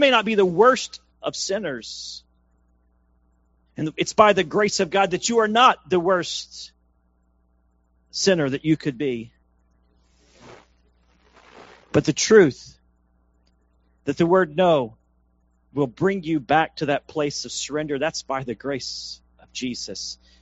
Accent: Texas, United States; Now, where I grew up out in East Texas, we didn't have streets. We had an oil dirt road.

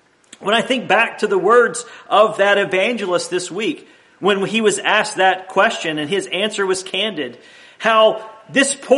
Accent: United States; I'm so grateful that I am an American and that I live in this country, a citizen of the greatest nation in the history of this earth.

